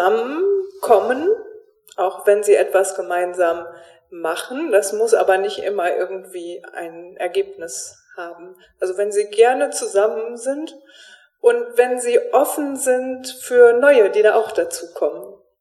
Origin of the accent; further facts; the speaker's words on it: Leer, Lower Saxony, Germany; Ich komme aus Leer, ich bin Pastorin an der Christuskirche dort.